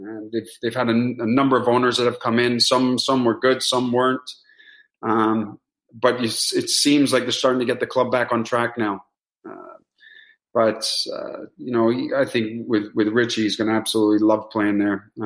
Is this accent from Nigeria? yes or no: no; Canada; especially being Canadian, you know, there's a lot of first-generation Canadians that have parents from different backgrounds.